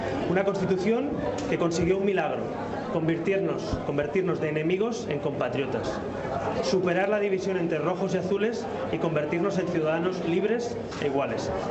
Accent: Catalonia, Spain; Y además yo especialmente como catalán quiero hacer una mención especial a todos esos ciudadanos de Cataluña

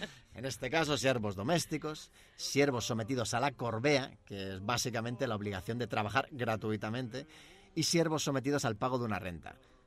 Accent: Spain; Yo soy español.

